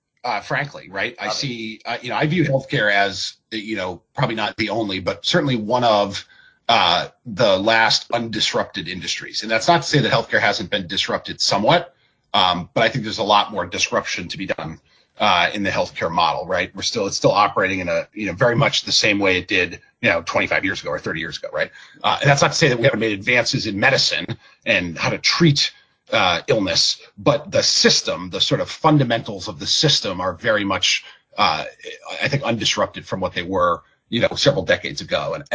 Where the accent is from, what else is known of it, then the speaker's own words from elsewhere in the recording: Gardner, Massachusetts, United States; I grew up in Gardner. I grew up in Gardner, which is, along Route 2 on the way to Amherst. And is famous as it was a manufacturing town.